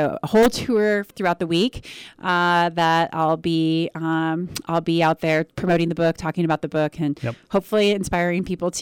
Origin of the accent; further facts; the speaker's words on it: Montrose, Colorado, United States; now in Durango, United States; I'm a hometown, I'm a homegrown Montrose, homegrown Colorado girl. I grew up in Montrose. And so I've lived in Durango here for 17 years now.